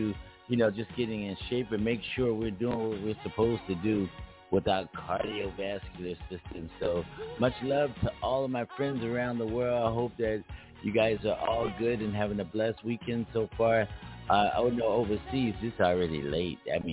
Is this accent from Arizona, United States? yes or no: no; Philadelphia, Pennsylvania, United States; And he lives in Philadelphia, my hometown.